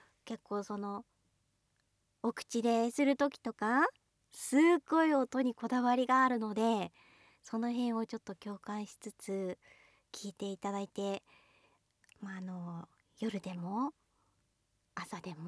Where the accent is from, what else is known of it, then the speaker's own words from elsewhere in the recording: Fukushima, Japan; 福島出身ですが、5年間長いようで短いですが